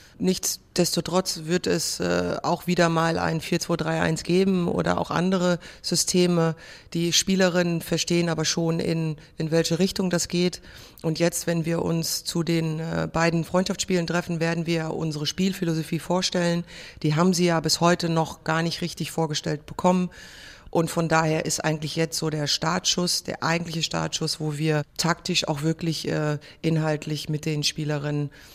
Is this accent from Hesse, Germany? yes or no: yes; Frankfurt, Hesse, Germany; Frankfurt ist meine Heimatstadt. Hier bin ich groß geworden und bekenne mich auch klar als Frankfurter Mädchen.